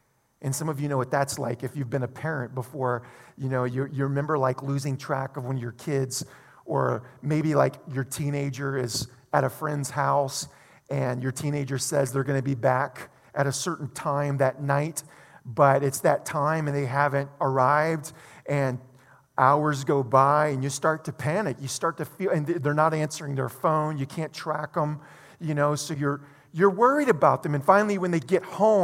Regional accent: Louisiana, United States; I grew up in South Louisiana. South Louisiana is heavily Catholic. There's a lot of old French and Spanish influence in South Louisiana, so it's actually it's definitely one of the most Catholic regions of our country.

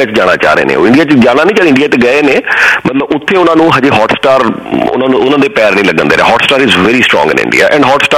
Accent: Jalandhar, Punjab, India; ਮੈਂ ਤੇ ਪੰਜਾਬ ਤੋਂ ਹੈਗਾ ਨਾ, ਪੰਜਾਬ ਤੋਂ ਜਲੰਧਰ ਛੋਟਾ ਸ਼ਹਿਰ।

